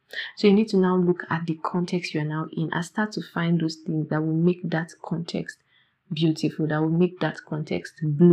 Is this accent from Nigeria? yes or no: yes; Nigeria; I'm Nigerian, guys.